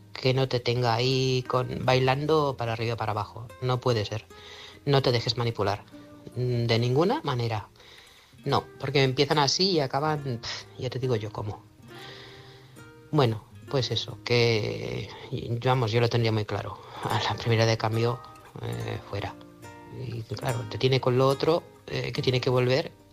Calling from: Manresa, Catalonia, Spain; corresponsal de Manresa, Barcelona.

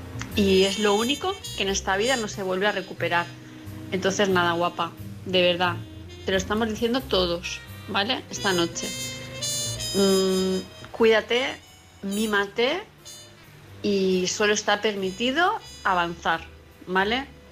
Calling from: Palma de Mallorca, Balearic Islands, Spain; de Palma de Mallorca.

